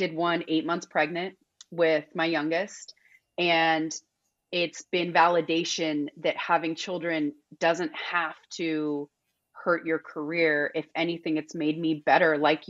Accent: California, United States; He's from the South. I'm from California.

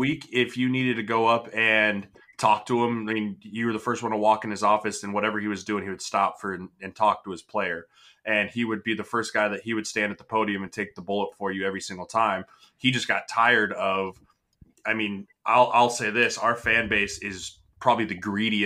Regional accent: Colorado, United States; born and raised in Colorado, and I grew up, so to be honest with you guys, I didn't grow up watching much Big Ten football

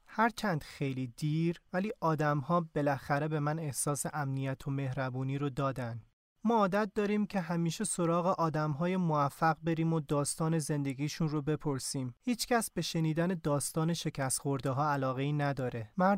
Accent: Afghanistan; also born or lived in Iran; now in France; بهش گفتم که من از ایران اومدم

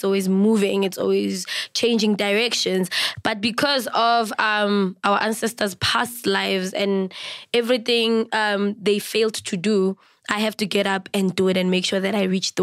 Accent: South Africa; Actually, I'm a South African. That's all it can be. But I'm a full Venda by bloodline. But I was raised by a very beautiful Sotho woman.

